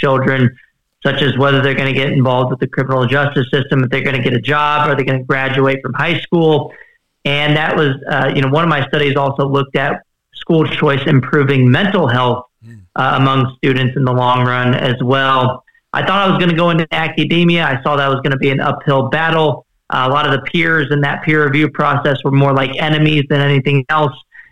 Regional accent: Texas, United States; My home state of Texas being the latest

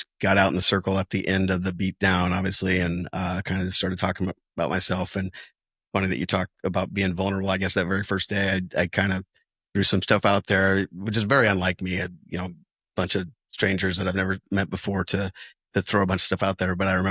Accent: Bennington, Vermont, United States; said that I was from Bennington, and that was the day that you said that I was going to be the guy to plant the first flag in Bennington.

